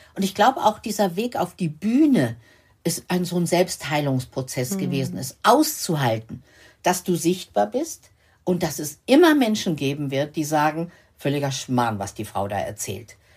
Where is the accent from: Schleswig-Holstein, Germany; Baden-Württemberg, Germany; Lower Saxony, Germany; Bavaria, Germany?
Lower Saxony, Germany; ich komme ja aus Niedersachsen